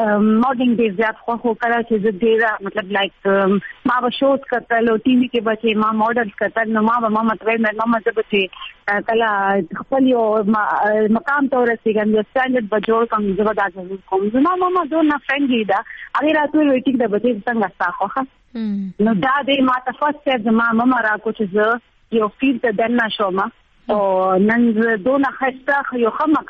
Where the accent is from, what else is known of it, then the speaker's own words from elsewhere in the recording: Mohmand Agency, Khyber Pakhtunkhwa, Pakistan; now in Peshawar, Pakistan; اکچولی زه پېښور کې پاتې کېږم خو موږ پښتانه یو. زه اکچولی یم مومند ایجنسی نه.